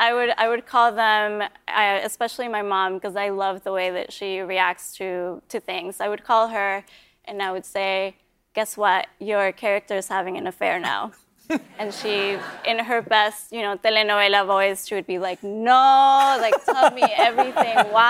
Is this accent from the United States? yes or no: no; Colombia; I grew up in Colombia, and I was very lucky to be in a family where my parents came from.